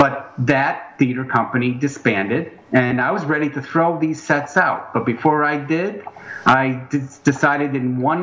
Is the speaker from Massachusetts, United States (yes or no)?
no; Saratoga, New York, United States; now in Brooklyn, United States; Both my wife and I, we grew up in upstate New York, like up in the Saratoga area.